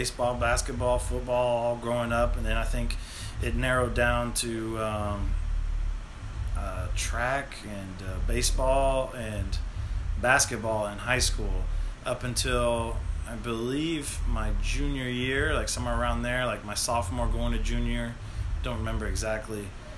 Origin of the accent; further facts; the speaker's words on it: Spring, Texas, United States; I grew up in Spring, Texas.